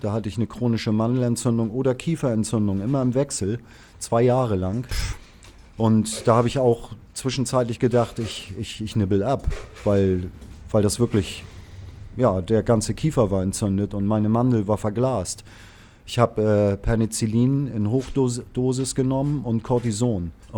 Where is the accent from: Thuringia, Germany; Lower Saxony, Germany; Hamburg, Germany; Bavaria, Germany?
Hamburg, Germany; born there; Nein, ich bin gebürtiger Hamburger.